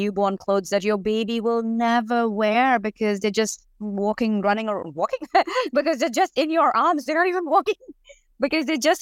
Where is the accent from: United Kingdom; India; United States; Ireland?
India; I come from India